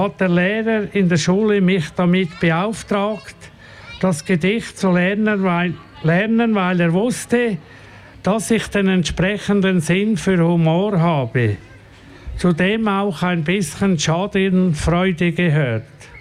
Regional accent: Glarus, Switzerland; accent: Glarus German; Das ist jetzt auf Glarnerdeutsch, also ich bin Glarner.

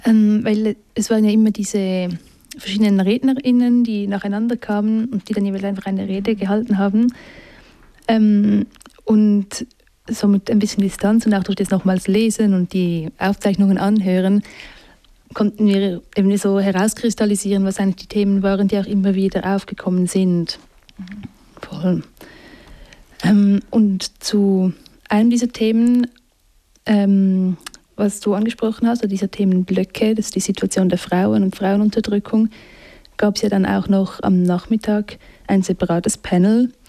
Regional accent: Switzerland; zu was bei uns in der Schweiz besprochen wird, vielleicht an politischen Anlässen

